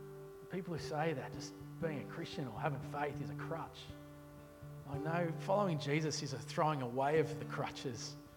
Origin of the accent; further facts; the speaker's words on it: Illawong, New South Wales, Australia; I grew up in Illawong, and that's the back end of nowhere, right?